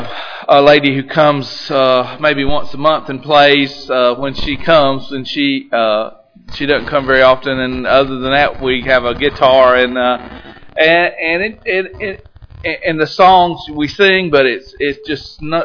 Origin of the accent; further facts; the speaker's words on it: North Carolina, United States; I know I'm from North Carolina, and so any of you want to throw anything at me, go ahead now and get it over with.